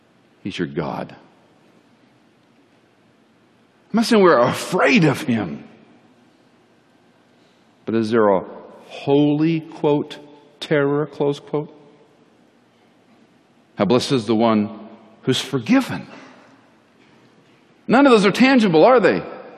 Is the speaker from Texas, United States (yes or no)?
yes; Texas, United States; I grew up in Texas, and if you say, bless your heart, you know what that means?